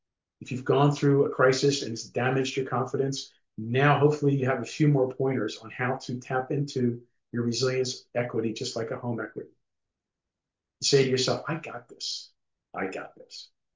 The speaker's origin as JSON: {"language": "English", "country": "Ireland", "said": "I'm so thankful I'm Irish because we know how to laugh at anything, even ourselves."}